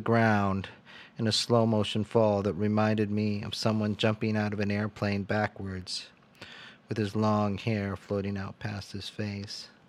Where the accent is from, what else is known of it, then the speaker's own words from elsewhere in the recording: Delano, California, United States; now in New York, United States; My friend, who I knew from Delano, California, my hometown, before I moved to New York and before he moved to San Francisco, was getting married.